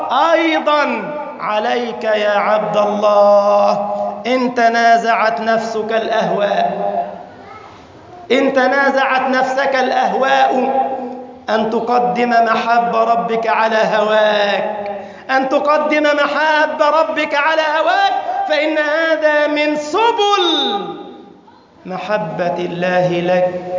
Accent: Egypt; اللهم احفظ بلدنا مصر وسائر بلاد المسلمين

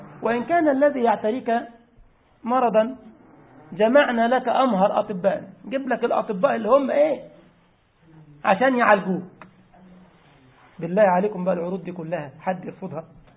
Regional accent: Egypt; برنامج كان عندنا في مصر في الإذاعة اسمه أبلة فضيلة

